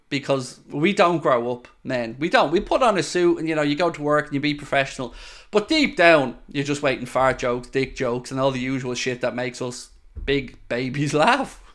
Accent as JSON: {"language": "English", "country": "Ireland", "said": "You know, being Irish and all, but I don't think we're going"}